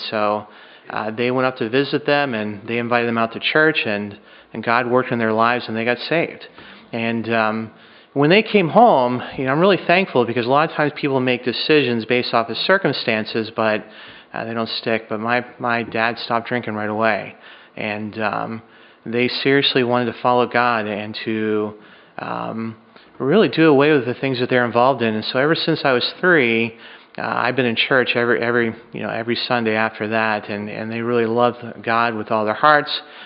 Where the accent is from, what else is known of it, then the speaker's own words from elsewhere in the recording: Nova Scotia, Canada; So I grew up in Nova Scotia, Canada, and that's where my parents still live. For me, I was not born into a Christian family.